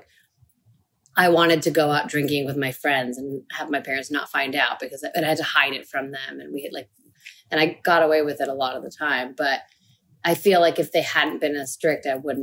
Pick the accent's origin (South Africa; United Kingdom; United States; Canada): Canada; We're Canadian, so we were really nice about it.